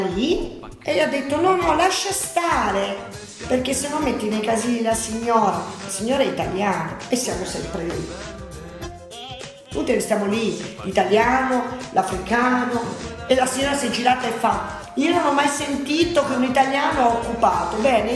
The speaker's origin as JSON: {"language": "Italian", "town": "Turin", "region": "Piedmont", "country": "Italy", "tie": "born there", "said": "io sono nata a Torino, ma i miei genitori non sono torinesi, sono pugliesi."}